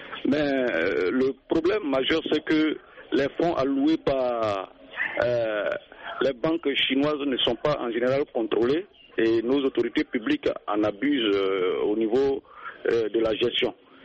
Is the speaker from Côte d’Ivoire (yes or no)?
yes; Côte d’Ivoire; Chez nous, en Côte d'Ivoire